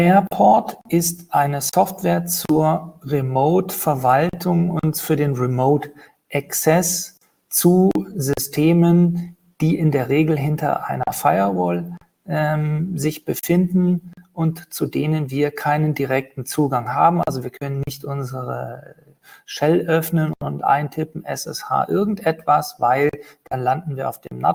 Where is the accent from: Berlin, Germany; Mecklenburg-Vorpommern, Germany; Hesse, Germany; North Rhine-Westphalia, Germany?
North Rhine-Westphalia, Germany; Cologne; Ich komme aus Köln